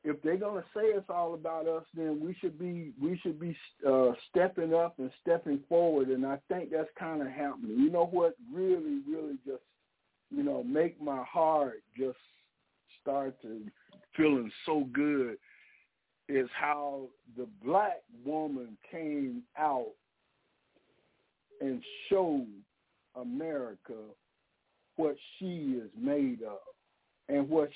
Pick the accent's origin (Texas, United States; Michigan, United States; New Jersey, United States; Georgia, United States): Georgia, United States; I'm from Georgia, and in no way in God's green earth did I ever think that that was going to turn out the way it did.